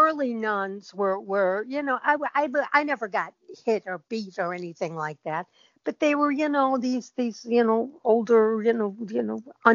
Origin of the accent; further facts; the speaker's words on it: St. Louis, Missouri, United States; I grew up in St. Louis.